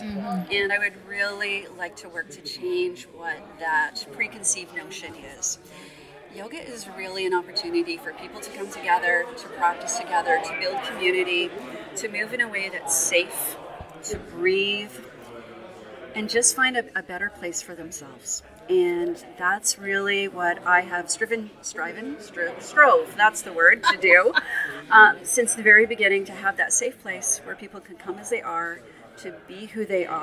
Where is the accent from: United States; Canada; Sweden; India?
Canada; Cherry Valley, Ontario; also born or lived in Point Peter; I did. I grew up, I was born at Point Peter, and then I grew up mainly in Cherry Valley.